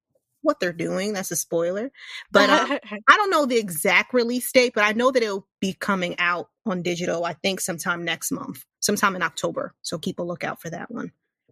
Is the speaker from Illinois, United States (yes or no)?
no; New York, United States; I remember one time, you know, growing up in New York, we had a heat wave and where it just shut everything down.